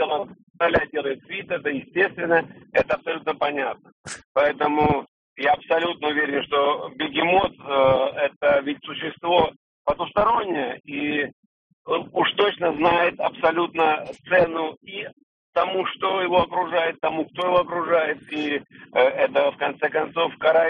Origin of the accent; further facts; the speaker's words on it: Moscow, Russia; Я из Москвы, я сейчас в машине еду.